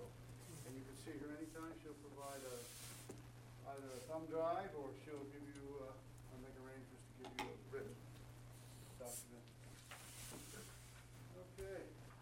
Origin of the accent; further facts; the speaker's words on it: Milton, Nova Scotia, Canada; born there; moved away as an adult; I was born in Milton, actually Liverpool, a few years ago. I left at age 19 to join the RCMP. I completed 35 years. My last 10 years, I was posted here in Liverpool.